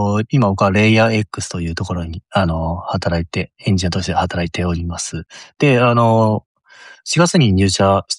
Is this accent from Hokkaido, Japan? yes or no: yes; Asahikawa, Hokkaido, Japan; 僕北海道出身で、北海道の真ん中にある旭川っていうところ出身です。